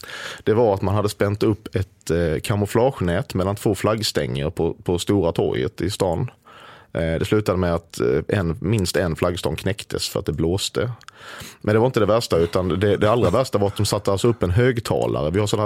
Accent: Sweden; jag är svensk, jag nöjer mig med äran

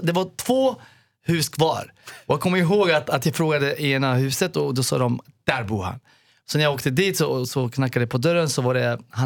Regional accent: Morocco; Swedish is a second language; now in Sweden; Och jag bara, jag kom från Marocko, från Afrika, för att träffa honom.

